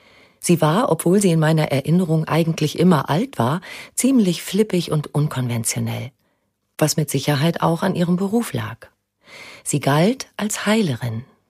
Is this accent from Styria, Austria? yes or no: yes; Styria, Austria; Ich komme aus der Steiermark, einer bergigen, bewaldeten Region im Süden Österreichs, die für ihren Wein, ihre Burgen, das Kürbiskernöl und ihre heilenden Quellen bekannt ist.